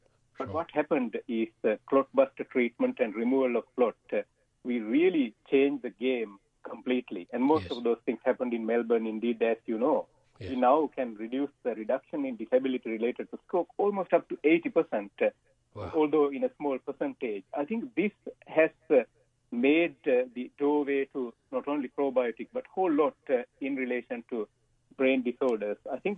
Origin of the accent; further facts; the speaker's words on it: Sri Lanka; I was born in Sri Lanka and I raised up among tea estates with nice tea smell.